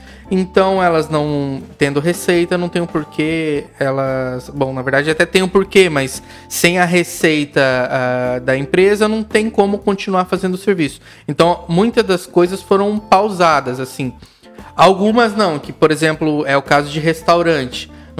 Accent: Brazil; Porque a gente já amava essas coisas, né? Sim. Como brasileiro e todo mundo já consumia muito.

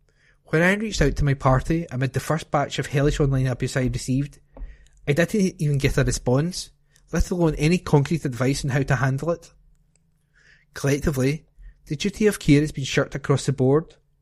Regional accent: Scotland, United Kingdom; it's one of the things I find myself most proud of as a Scot.

